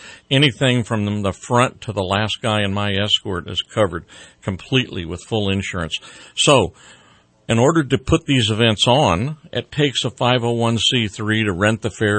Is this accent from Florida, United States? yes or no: no; Mount Shasta, California, United States; I have a friend that I grew up with in Mount Shasta